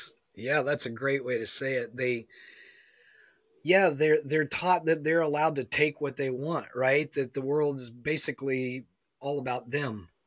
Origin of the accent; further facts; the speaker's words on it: the South, United States; now in Seattle, United States; I live in Seattle, Washington now, which is very different from where I grew up in the East Coast South, you know.